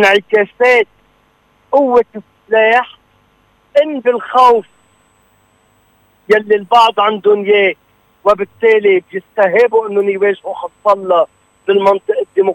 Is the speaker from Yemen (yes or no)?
no; Lebanon; ما فينا نربط مصيرنا كلبنانيين بمصير حدا